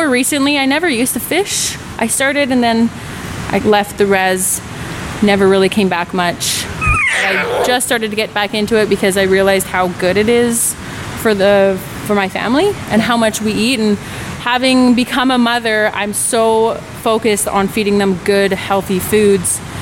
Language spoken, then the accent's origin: English; Witset, British Columbia, Canada; I'm 27 years old, born and raised in Whitsett, formerly known as Morristown.